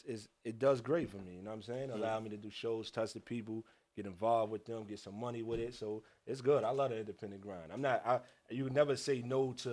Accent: New York, United States; I'm from Southside, Jamaica, Queens, bro.

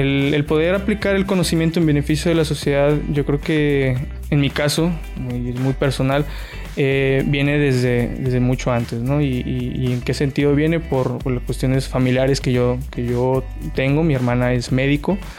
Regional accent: Querétaro, Mexico; Yo vengo del estado de Querétaro, de la capital.

